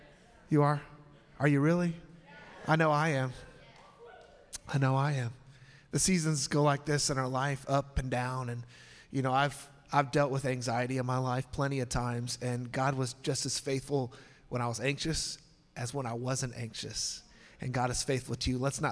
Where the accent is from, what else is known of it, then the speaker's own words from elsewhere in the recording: Englewood, Colorado, United States; born there; I was born in Inglewood, Colorado. Little known fact, that's where the Denver Broncos practice field is.